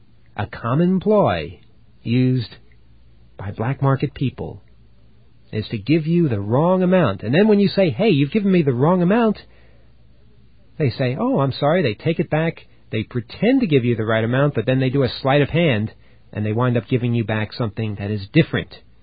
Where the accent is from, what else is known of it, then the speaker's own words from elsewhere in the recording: New York, United States; I'm a New Yorker, so I know when someone's trying to con you.